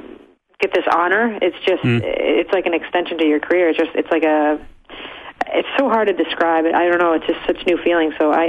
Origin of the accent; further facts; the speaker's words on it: Chicago, Illinois, United States; we had season tickets to the Blackhawks because we grew up in Chicago.